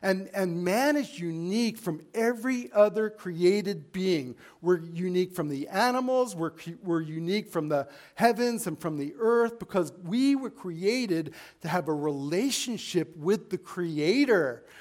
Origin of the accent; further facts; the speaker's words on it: Las Vegas, Nevada, United States; like growing up in Las Vegas, when you go out in your backyard at night, you look up and all you really see is the reflection of the Las Vegas Strip.